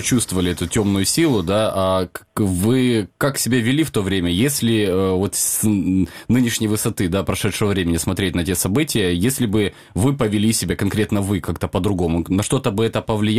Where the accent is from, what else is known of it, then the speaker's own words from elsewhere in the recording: Donetsk, Donetsk Oblast, Ukraine; Как дончанин вас спрашиваю.